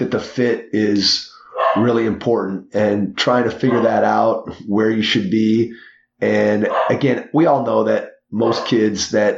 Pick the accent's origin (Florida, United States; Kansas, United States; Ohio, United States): Ohio, United States; Cleveland; But we're from Cleveland, so we drove from Cleveland up through the Upper Peninsula